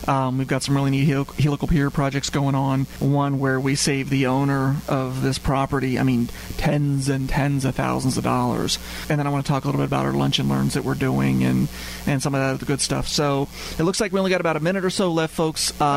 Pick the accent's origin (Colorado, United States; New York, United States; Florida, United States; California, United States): Colorado, United States; now in Bridgeville, United States; When we grew up in Colorado, there was no such thing as crawl spaces. So when we moved here on Delmarva, I mean, it was like, 1986, and we moved to Bridgeville.